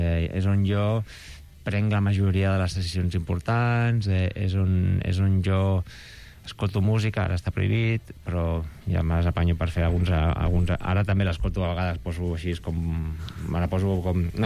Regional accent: Sant Feliu de Pallerols, Catalonia, Spain; El 9 de juliol toco un acústic al meu poble, Sant Feliu de Pallerols, que em fa molta il·lusió.

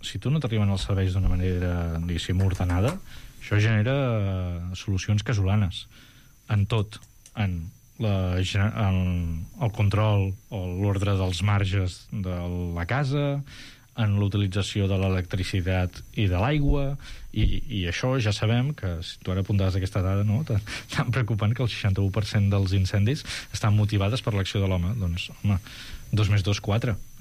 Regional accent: Catalonia, Spain; Jo soc d'Osona

